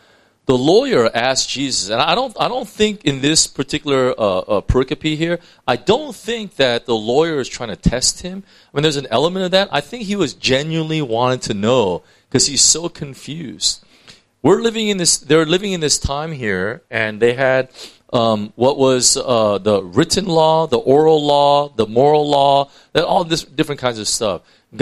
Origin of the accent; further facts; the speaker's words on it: California, United States; now in Hong Kong; I'm from California. I used to be really chill and relaxed. Now that I'm in Hong Kong, I walk so fast